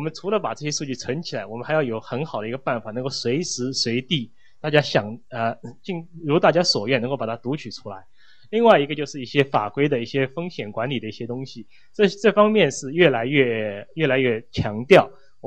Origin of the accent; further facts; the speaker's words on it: Shanghai, China; 我是上海人的，我很喜欢听我们那里的一个叫评弹，苏州评弹